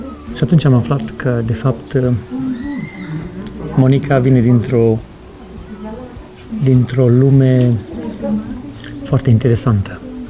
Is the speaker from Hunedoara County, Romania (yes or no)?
no; Idicel, Mureș County, Romania; Noi suntem de la Idicel, județul Mureș